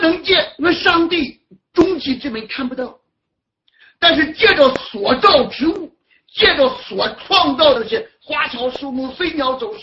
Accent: China; 所以我们中国人强调我们人生啊都是追求真善美

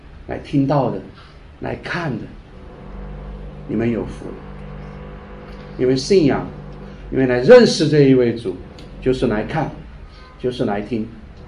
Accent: Sichuan, China; 甚至到了最后连老爸都不叫了，我们四川人叫老汉儿

